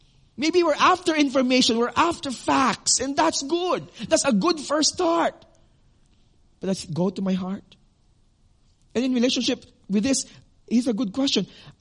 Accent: Iloilo City, Western Visayas, Philippines; I once visited an old woman in my hometown in Iloilo City.

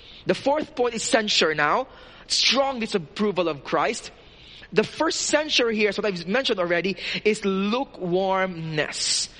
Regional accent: Philippines; I'm Filipino and I love microwave ovens. We don't have a lot of that in the Philippines.

